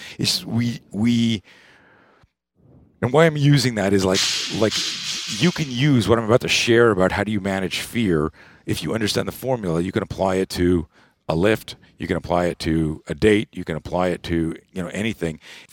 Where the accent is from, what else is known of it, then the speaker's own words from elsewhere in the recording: Canada; I grew up in Canada, and you're either a skier or a skater. And I grew up on skis